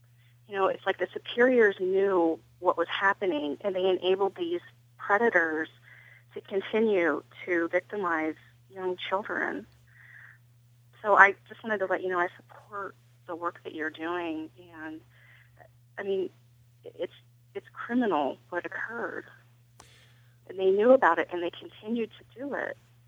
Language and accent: English; Pennsylvania, United States; I grew up in the Altoona Johnstown Diocese